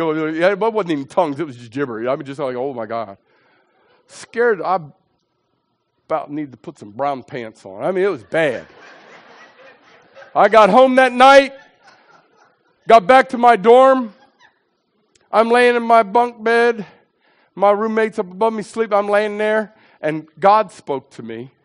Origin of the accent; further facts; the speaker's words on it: Quarryville, Pennsylvania, United States; I grew up in Quarryville. Well, actually, south of Quarryville, Mechanics Grove.